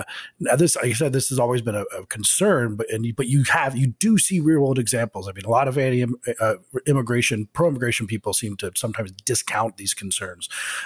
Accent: Colorado, United States; My parents, I'm from Colorado, my parents live in Colorado

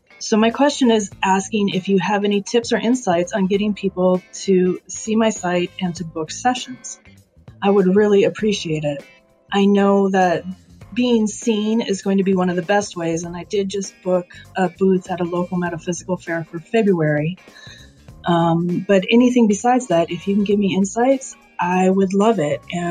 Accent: Centennial, Colorado, United States; I'm from Centennial, Colorado.

